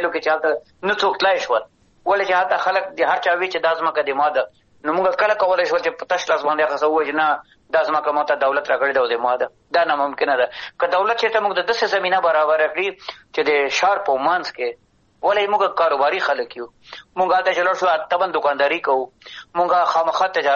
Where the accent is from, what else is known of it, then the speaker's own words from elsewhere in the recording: Afghanistan; زه افغان یم د افغانستان یم